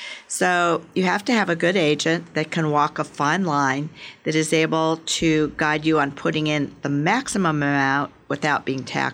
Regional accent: San Francisco, California, United States; I am from San Francisco personally, and I love it here.

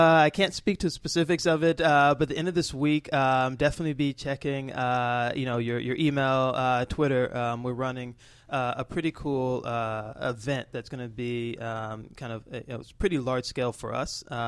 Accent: Atlanta, Georgia, United States; you know, I'm originally from Atlanta, and I come back, I haven't had a car in 15 years.

